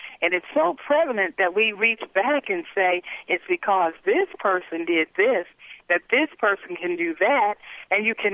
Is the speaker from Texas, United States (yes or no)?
no; Illinois, United States; He's from Atlanta, Georgia, and I'm from Illinois. And the knowledge that he has on Black history compared to what I have being raised in the North, I like night and day.